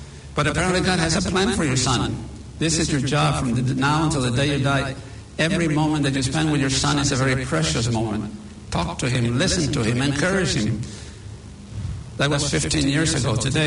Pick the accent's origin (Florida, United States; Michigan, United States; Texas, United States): Texas, United States; born there; I was born in South Texas of Mexican parents. Both my father and mother were from Mexico.